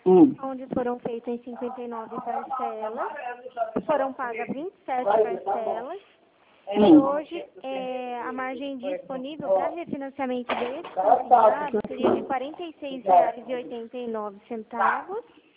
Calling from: Americana, São Paulo, Brazil; Eu falo daqui de Americana, estado de São Paulo, interior, né?

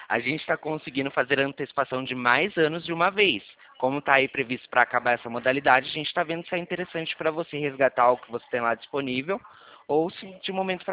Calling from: Limeira, São Paulo, Brazil; Eu sou aqui de Limeira, da Central.

